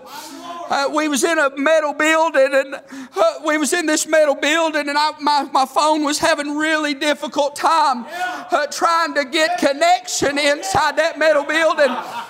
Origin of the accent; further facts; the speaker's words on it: United States; I'm thankful I'm an American, thankful for my country